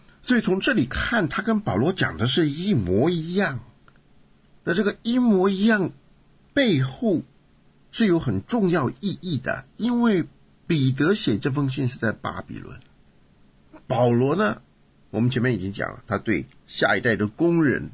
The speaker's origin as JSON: {"language": "Chinese", "country": "China", "said": "就是我们中国人所说的安息帝国、安息古国"}